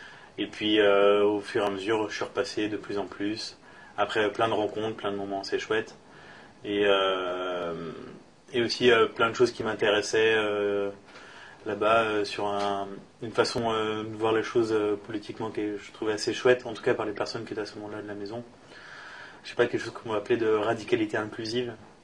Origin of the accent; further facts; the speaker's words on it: Grand Est, France; born there; vu que je suis né dans le Grand Est maintenant